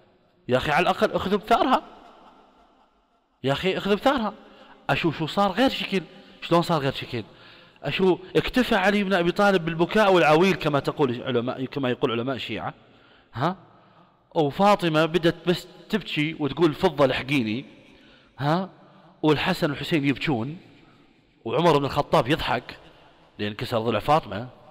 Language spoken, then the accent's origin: Arabic; Iraq; أنا رجل عراقي وإحنا من العراق يا أخي